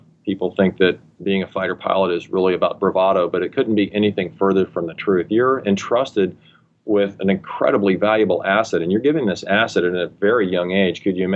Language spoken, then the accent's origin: English; Ohio, United States; I actually flew in the Air National Guard with the state of Ohio back in my hometown.